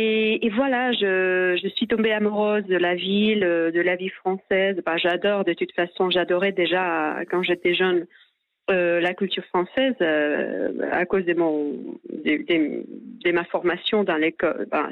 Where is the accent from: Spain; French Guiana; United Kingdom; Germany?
Spain; Madrid, Community of Madrid; French is a second language; now in Paris, France; j'étudie dans une école française à Madrid quand j'étais adolescent.